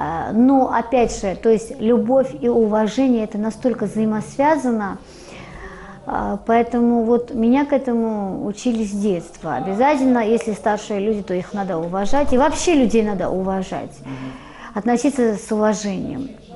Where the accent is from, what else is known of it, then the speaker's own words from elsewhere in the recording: Georgia; now in Russia; потому что я сама грузинка, я воспитана вот именно вот с такой широкой вот такой вот душой и сердцем.